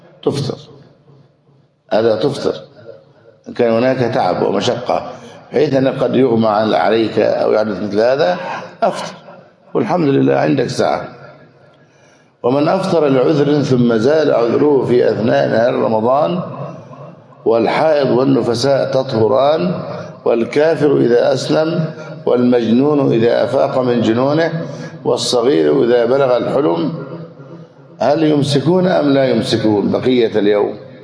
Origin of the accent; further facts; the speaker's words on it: Egypt; يعني حفنتين من الرز اللي هو غالب قوت أهل بلدنا مصر.